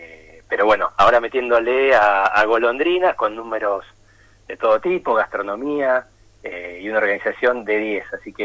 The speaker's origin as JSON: {"language": "Spanish", "country": "Argentina", "said": "Entonces, bueno, capeando como somos los argentinos, crisis y situaciones complejas"}